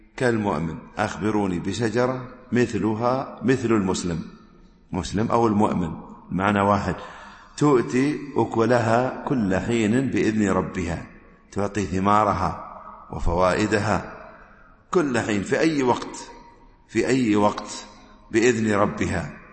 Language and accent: Arabic; United Arab Emirates; الجمار هو قلب النخلة الآن يسمى عندنا في الإمارات الحيب